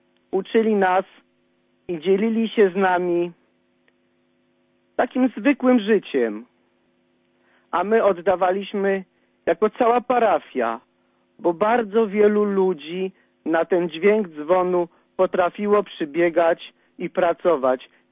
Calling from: Kraków, Lesser Poland, Poland; Telefonuję z Nowej Huty. Jak mam pan?

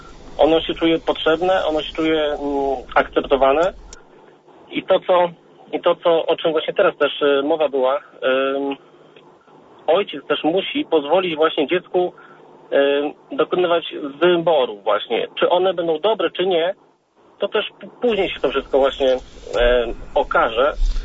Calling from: Piastów, Masovian Voivodeship, Poland; z Piastowa. Jestem ojcem trzech synów. Mam 32 lata.

